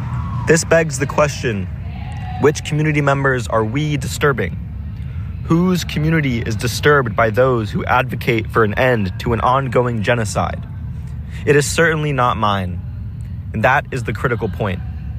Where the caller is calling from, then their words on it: Washington, District of Columbia, United States; I'm speaking from the Palestine Solidarity Encampment at George Washington University